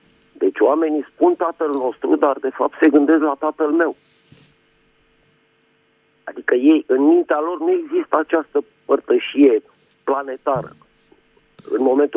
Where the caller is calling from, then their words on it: Bucharest, Romania; din București.